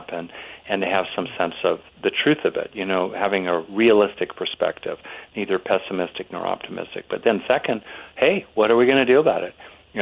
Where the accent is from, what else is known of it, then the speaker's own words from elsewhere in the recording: California, United States; I come from California, so I've known a few